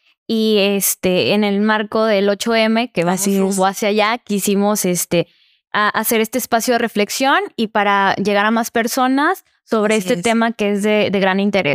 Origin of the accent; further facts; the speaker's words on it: Villaflores, Chiapas, Mexico; moved away as an adult; also born or lived in San Cristóbal / Guadalajara / Monterrey; Soy de Villaflores, originaria de ahí. Sí, adoro mucho mi pueblito, lo quiero mucho. Y pues, pues a los 18 me fui a estudiar a San Cristóbal, a la Facultad de Derecho. Entonces ahí estuve 4 años. Posterior estuve en Guadalajara haciendo los mismos estudios, posterior a Monterrey